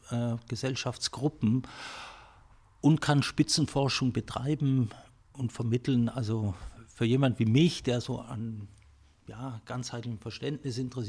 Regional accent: Konstanz, Baden-Württemberg, Germany; Ich bin in Konstanz groß geworden

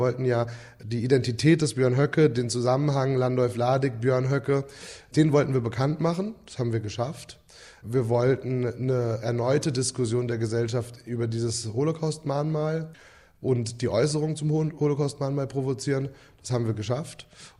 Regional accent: Frankfurt, Hesse, Germany; Ich bin ja Frankfurter ursprünglich.

